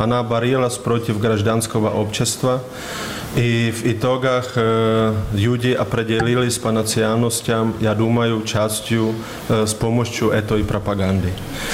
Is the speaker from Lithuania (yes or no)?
no; Serbia; also born or lived in Prague, Czechia; Часть моей семьи я из Сербии. И мы в Праге очень сильно проживали